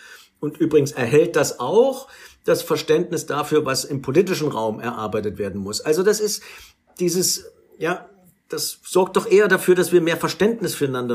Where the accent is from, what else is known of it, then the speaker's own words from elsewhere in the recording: Thuringia, Germany; in Thüringen, wo ich herkomme